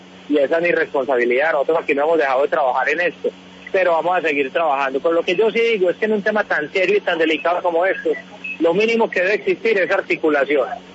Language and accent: Spanish; Colombia; como colombianos nos pongamos de acuerdo